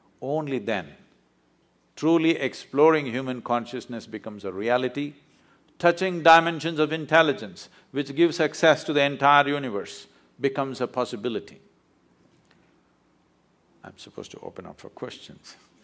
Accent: South India, India; You know, I'm a mystic from South India.

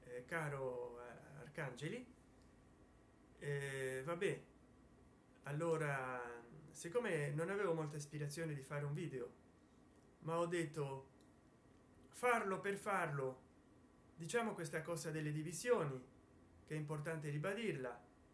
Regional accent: Rome, Lazio, Italy; geograficamente io mi trovo nel mezzo, sto a Roma, sono romano

